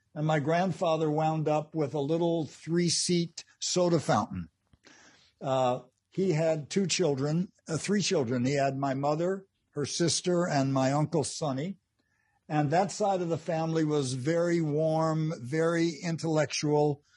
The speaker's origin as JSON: {"language": "English", "town": "Englewood", "region": "New Jersey", "country": "United States", "tie": "born or raised there", "also_born_or_lived": "Manhattan", "said": "I was born in Manhattan, October 10th, 1941. And I think my family moved before I was 4 months old to Englewood, New Jersey, which was an old millionaire's playground just on the other side of the Hudson."}